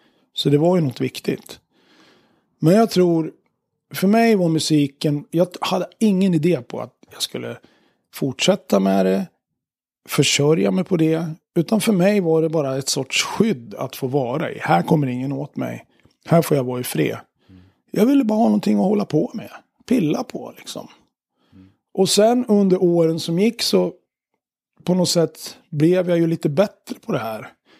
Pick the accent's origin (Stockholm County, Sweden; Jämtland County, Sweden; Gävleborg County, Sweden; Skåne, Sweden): Gävleborg County, Sweden; Gävle; när de spelade på ungdomsgårdarna hemma i Gävle så det var ju fullt